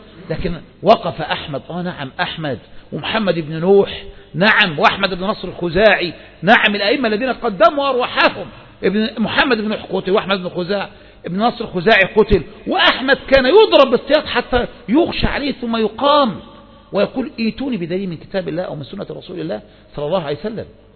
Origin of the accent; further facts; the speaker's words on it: Kafr El Sheikh, Kafr El Sheikh Governorate, Egypt; تعال عندنا في كفر الشيخ